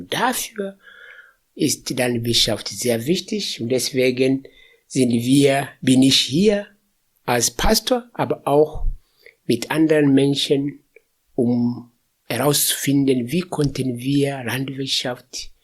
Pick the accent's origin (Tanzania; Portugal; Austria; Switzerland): Tanzania; now in Germany; wie du dir gesagt hast. Ich komme aus Tansania